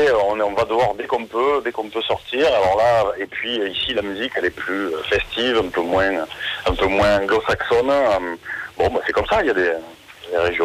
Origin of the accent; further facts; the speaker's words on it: Béziers, Occitanie, France; chez nous, à Béziers